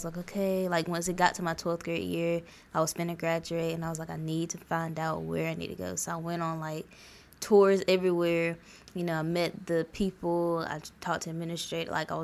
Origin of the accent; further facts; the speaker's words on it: Valdosta, Georgia, United States; Yeah, so I'm from Valdosta, Georgia, which is like 3.5 hours away from Kennesaw. It's literally down south. I'm 17.